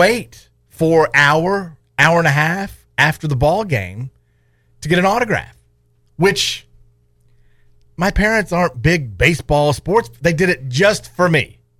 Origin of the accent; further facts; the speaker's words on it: Kentucky, United States; well, we're from Kentucky. We came up here